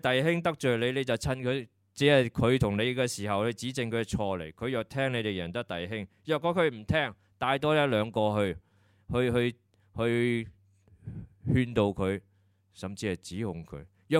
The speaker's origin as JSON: {"language": "Cantonese", "country": "Hong Kong", "said": "不是我们城市人，不是我们香港人心目中所说"}